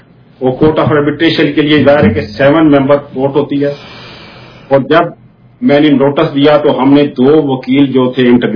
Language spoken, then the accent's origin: Urdu; Jhelum, Punjab, Pakistan; میں بھی dry area کا رہنے والا ہوں جیلم کا رہنے والا ہوں